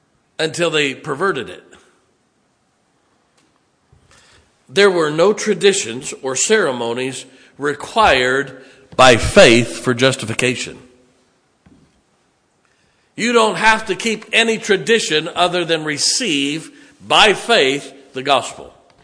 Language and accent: English; United States; I'm an American. Amen.